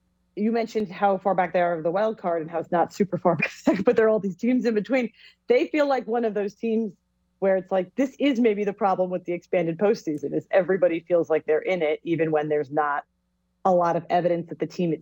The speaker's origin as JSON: {"language": "English", "town": "Philadelphia", "region": "Pennsylvania", "country": "United States", "said": "It also just feels like I'm from Philly, so I should actually be thrilled about this season"}